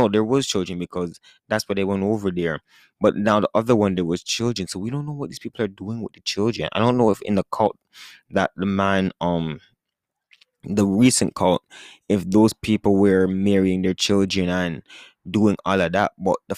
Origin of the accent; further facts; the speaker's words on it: Portland, Jamaica; You know, you guys don't know, I already said I come from Portland